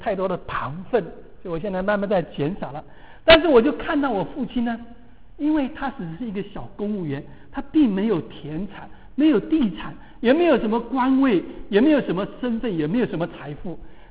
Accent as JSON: {"language": "Chinese", "country": "Taiwan", "tie": "born or raised there", "said": "我是就是1950年出生的，那个时候就是在台湾出生的第一代，那个最苦的那一年，小时候没有鞋子穿"}